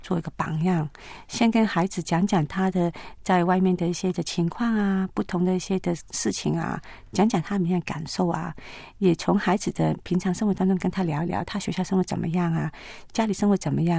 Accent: China; 其实我们中国人不很善于表达自己感受，

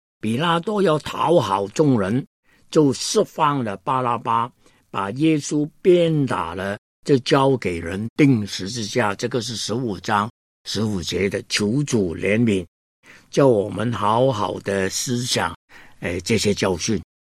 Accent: China; 我们中国人呢看那个清官呢，从前有一个包公，对不对？

